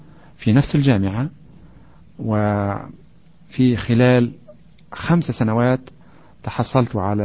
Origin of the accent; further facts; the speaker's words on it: Tunisia; moved away as an adult; now in Minnesota, United States; أنا من تونس وجئت إلى ولاية مينيسوتا في سنة 1989